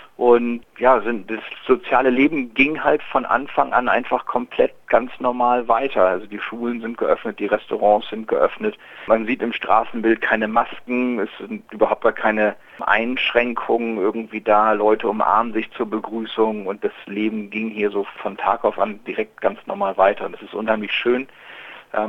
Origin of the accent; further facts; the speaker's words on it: Nordenham, Lower Saxony, Germany; now in Cook Islands; Ich komme aus Norddeutschland, ja, ich bin ein richtiges Nordlicht. Also ich bin 70 Kilometer nördlich von Bremen geboren, direkt an der Wesermündung aufgewachsen, in einem kleinen Städtchen Nordenham heißt das. Direkt am Jadebusen auf einer kleinen Halbinsel.